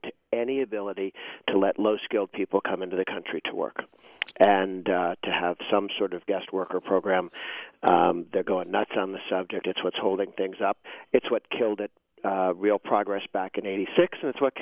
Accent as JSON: {"language": "English", "region": "Massachusetts", "country": "United States", "said": "I'm from Massachusetts."}